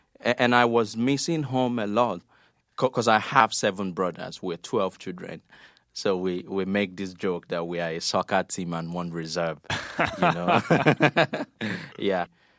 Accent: Nigeria; moved away as an adult; the germ of the idea came to me when I was living away from Nigeria.

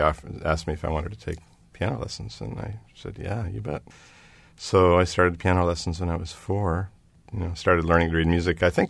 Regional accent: Cincinnati, Ohio, United States; I grew up in Cincinnati, Ohio, and my family was not what you would call a musical family.

